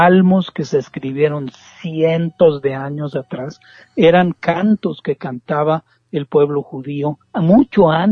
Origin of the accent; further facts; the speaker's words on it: Mexico; moved away as an adult; Porque yo emigré de México en 1997